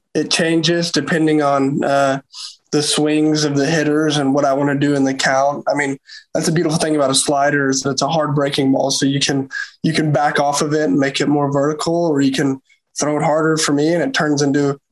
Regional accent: Houston, Texas, United States; but he's from Houston and I'm from the Houston area, and we work out at the same place.

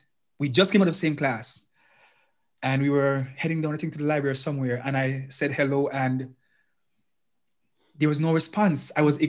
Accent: Jamaica; now in United States; I grew up in Jamaica.

